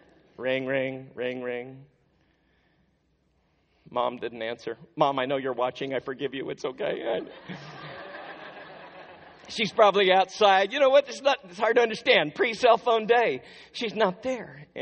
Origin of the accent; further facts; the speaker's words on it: the Ozarks, United States; I was born in the area the Beverly Hillbillies left. I was born and raised in the Ozarks.